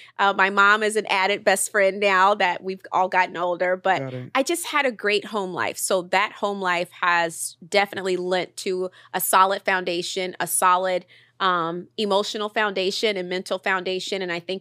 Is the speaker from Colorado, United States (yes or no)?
no; Jonesboro, Arkansas, United States; she also gave me a glimmer of hope that a little girl from Jonesboro, Arkansas could be bigger than Jonesboro, Arkansas.